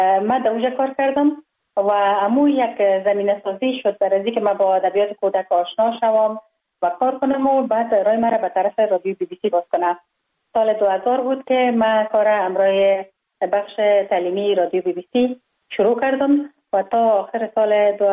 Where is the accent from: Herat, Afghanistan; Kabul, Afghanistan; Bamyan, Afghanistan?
Kabul, Afghanistan; born there; ما خوشبختانه در یک خانواده روشن فکر به دنیا آمدم. در شهر کابل در محله کوتی سنگی تولد شدم.